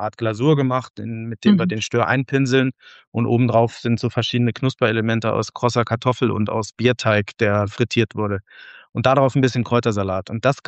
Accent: Braunschweig, Lower Saxony, Germany; Braunschweiger Mumme ist so eine Bierspezialität aus meiner Heimat, aus Braunschweig.

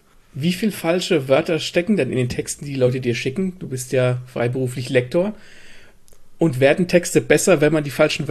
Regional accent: Gelnhausen, Hesse, Germany; born there; Ich bin geboren in Gelnhausen.

